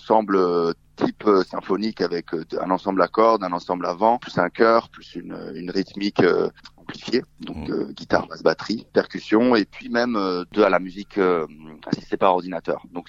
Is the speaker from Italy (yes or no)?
yes; Turin, Piedmont, Italy; French is a second language; puisque moi, je suis de Turin.